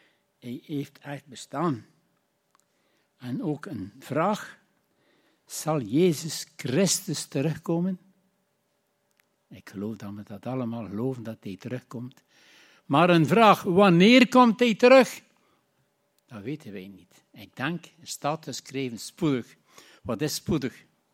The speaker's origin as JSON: {"language": "Dutch", "town": "Roeselare", "region": "Flanders", "country": "Belgium", "said": "ik ben van Roeselare"}